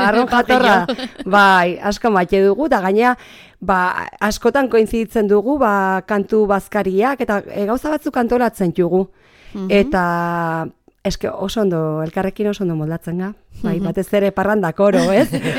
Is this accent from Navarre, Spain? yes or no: no; Lezo, Basque Country, Spain; nik nire haurtzaroa eramaten hau, batez ere kokatzen dut etxean, Lezotin